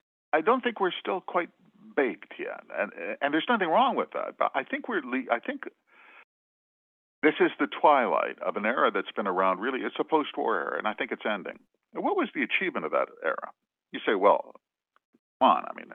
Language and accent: English; Manitoba, Canada; also born or lived in Alberta; I'm from Manitoba, and, you know, I lived in Alberta for many years.